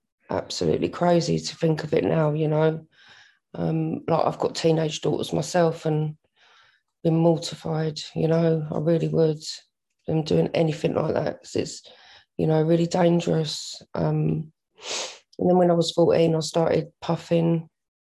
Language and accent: English; Tulse Hill, London, United Kingdom; I grew up in South London in Tulse Hill.